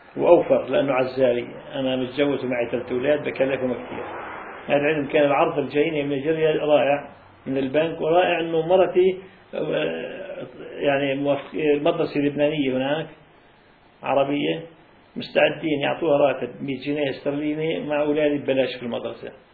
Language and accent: Arabic; Palestine; عندنا في فلسطين